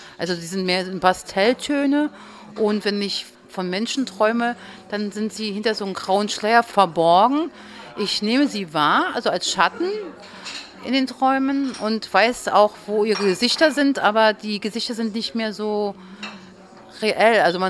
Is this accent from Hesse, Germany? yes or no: no; Berlin, Germany; ich komme auch aus Berlin. Und ja, ich habe mal in Neukölln gewohnt, jetzt wohne ich in Charlottenburg.